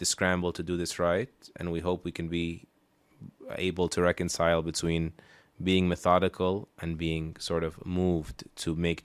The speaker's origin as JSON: {"language": "English", "town": "New York City", "region": "New York", "country": "United States", "tie": "born or raised there", "said": "Because when I grew up in New York City, mm-hmm. like, the youth that were leaving the masajid went unnoticed."}